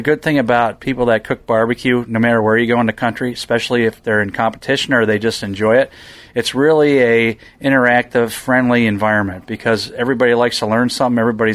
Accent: Midwest, United States; So I have the center, the heart of the United States, which I've been born and raised in the Midwest my whole life

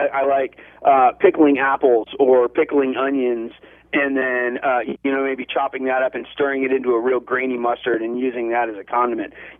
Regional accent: Texas, United States; also born or lived in California; now in Oregon, United States; I grew up in South Texas, a part of the Texas Joppy offshoot, and have made my way through California over the years up to Oregon here.

